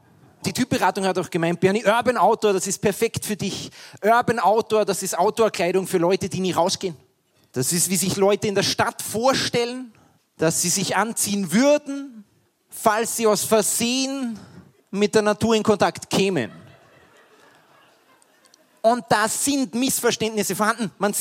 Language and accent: German; Austria; Man sagt bei uns in Österreich, das Einzige, was schlimmer ist, als wenn niemand klatscht, ist, wenn einer klatscht.